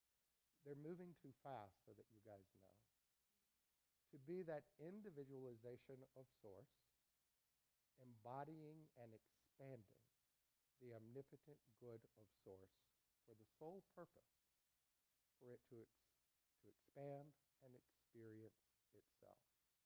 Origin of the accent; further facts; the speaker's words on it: North Carolina, United States; This story comes straight from the North Carolina State Police, God love my home state, the Insurance Fraud Division.